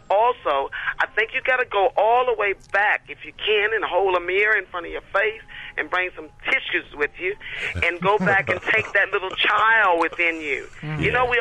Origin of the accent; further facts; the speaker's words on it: Baltimore, Maryland, United States; born there; I was born in East Baltimore, Maryland. I'm a John Hopkins Hospital baby